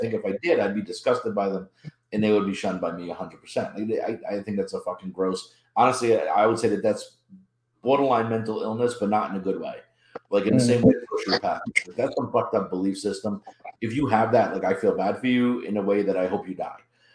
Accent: Pawtucket, Rhode Island, United States; I grew up in Pawtucket, just like, you know, you weren't far off.

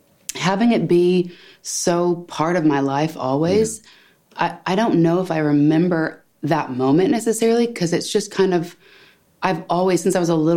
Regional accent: California, United States; In California, Northern California, actually really close to where Star Wars, the original movie in the Redwoods, was filmed.

